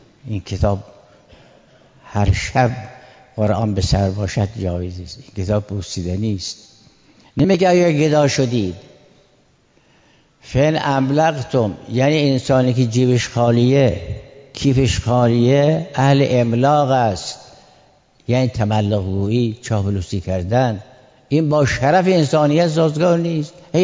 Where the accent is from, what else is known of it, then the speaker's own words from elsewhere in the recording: Iran; اما بالاخره ما ایرانی هستیم، فارسی دوست داریم، فارسی زبان شیرین ماست